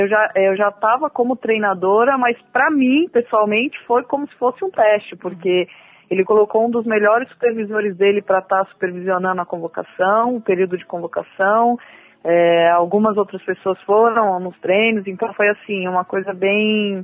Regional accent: São Paulo, Brazil; Eu, graças a Deus, sou de São Paulo e aqui as coisas são diferentes.

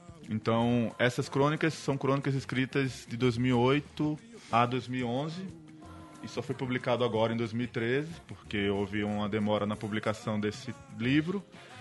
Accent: Alagoas, Brazil; moved away; Eu sou um retirante, assim como tantos outros alagoanos. Eu saí de Alagoas para... Primeiro fui para Pernambuco e depois para o Rio de Janeiro.

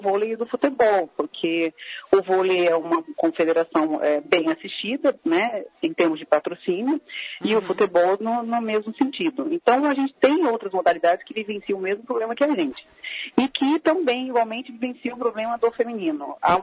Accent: Mato Grosso, Brazil; moved away; você sai do seu estado, por exemplo, eu saí de Mato Grosso, fui fazer teste em São Paulo, fui fazer teste em vários lugares

